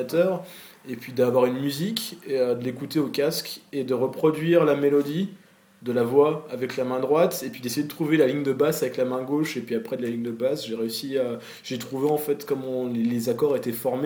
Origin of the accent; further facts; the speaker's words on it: Faverges, Auvergne-Rhône-Alpes, France; quand je suis arrivé au lycée à Annecy, je suis de Faverges.